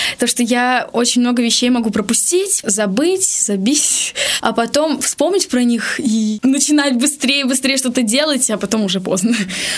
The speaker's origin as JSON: {"language": "Russian", "town": "Tolyatti", "region": "Samara Oblast", "country": "Russia", "tie": "born or raised there", "said": "Ну, начнем с того, что я здесь родилась, и, естественно, я люблю этот город, потому что он уже мой родной город."}